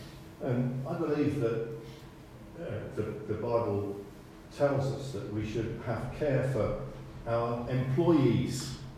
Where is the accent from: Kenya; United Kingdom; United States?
United Kingdom; England; I'm from England, I was born in England, and I love England, I care about this nation particularly.